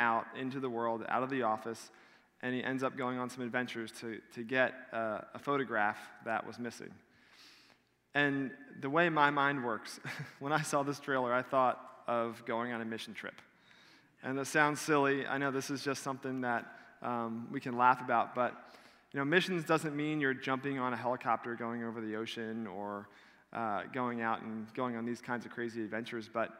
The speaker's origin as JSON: {"language": "English", "town": "Claymont", "region": "Delaware", "country": "United States", "said": "I mean, I'm from Claymont, and I went to school in North Wilmington, and I just hadn't really been in a city very much."}